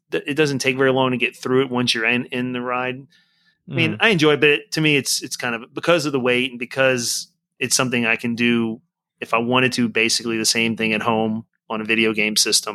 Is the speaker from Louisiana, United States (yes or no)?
yes; New Orleans, Louisiana, United States; I grew up in New Orleans. That's where I was born and raised.